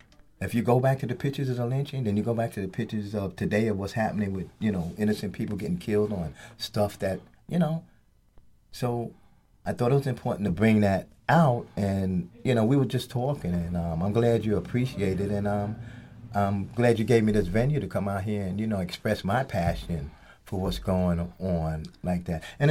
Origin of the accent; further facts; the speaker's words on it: New York, United States; But you can't help but growing up in New York and seeing a lot of the things that are happening, particularly back in the 70s